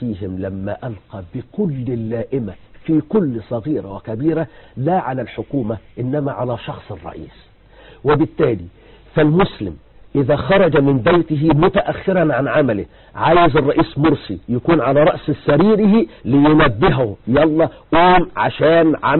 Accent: Egypt; الآن يجب أن تكون حريص 24 قراءة كما نقول نحن عندنا في مصر.

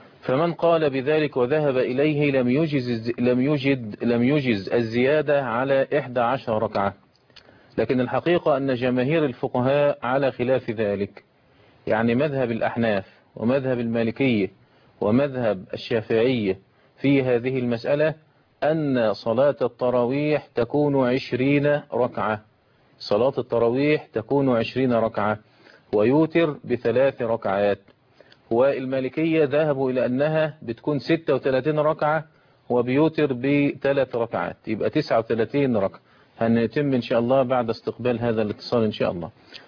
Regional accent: Egypt

